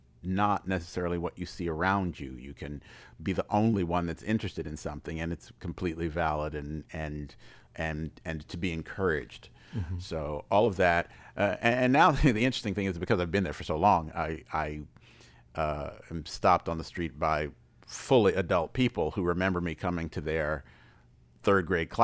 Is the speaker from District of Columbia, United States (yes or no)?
yes; Washington, District of Columbia, United States; I mean, I grew up in Washington, D.C., and so the nexus between art and politics was always really important